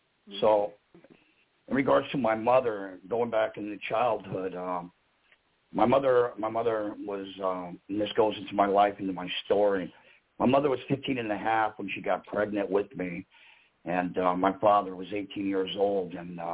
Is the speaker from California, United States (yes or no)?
yes; Los Angeles, California, United States; now in Ventura, United States; Actually, I'm from Los Angeles, and I'm residing in Ventura, California.